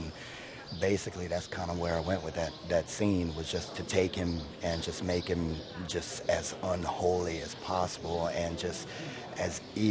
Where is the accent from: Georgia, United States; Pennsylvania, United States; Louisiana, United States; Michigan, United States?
Louisiana, United States; Jeanerette; I play the devil in the temptation scene. I'm from Jenneret, Louisiana.